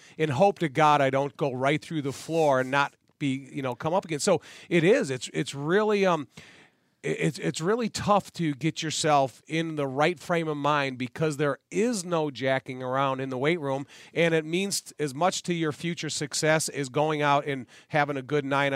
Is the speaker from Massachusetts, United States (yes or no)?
no; Joliet, Illinois, United States; between Francis Rudiger, who I was raised with in Joliet